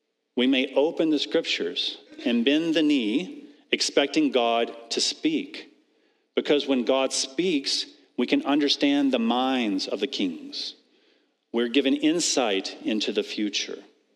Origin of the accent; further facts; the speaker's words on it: American South, United States; It reminds me of when I grew up in the American South, and we played King of the Hill on hay bales on our farm.